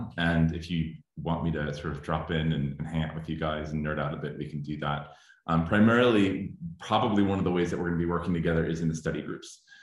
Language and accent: English; New York, United States; moved away as an adult; also born or lived in Brooklyn; now in Topanga Canyon, United States; I'm originally from New York, grew up there, lived in Brooklyn for 20 years before moving to California. We live in Southern California, sort of in the mountains in a little hippie town called Topanga Canyon